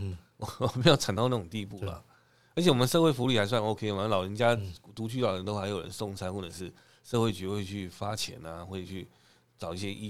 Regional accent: Taiwan; 比我们台湾人还穷

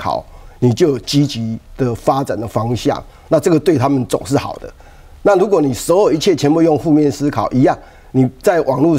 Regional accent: Keelung, Taiwan; 我记得我在基隆长大，几乎天天下雨，真的几乎天天下雨。

